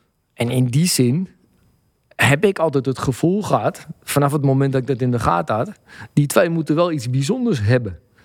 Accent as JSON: {"language": "Dutch", "town": "Amsterdam", "region": "North Holland", "country": "Netherlands", "tie": "born or raised there", "said": "Ik ben van Blauwe Zand. En dat was bepaald niet de beste buurt van Amsterdam-Noord."}